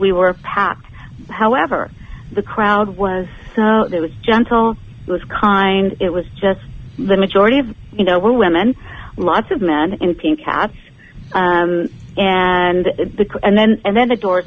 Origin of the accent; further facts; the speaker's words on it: United States; I pay my taxes. And, I'm an American.